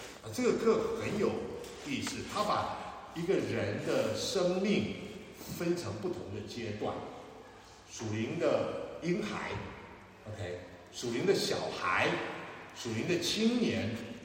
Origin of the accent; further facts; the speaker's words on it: China; 这个善事不是我们中国人所谓的什么造桥铺路啦